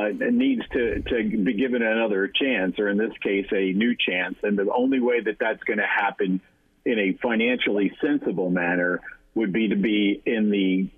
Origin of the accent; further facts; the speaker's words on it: Texas, United States; also born or lived in Northeast US; And I've grown up here. I've been here since I was 12 years old. Sorry, I was born in the Northeast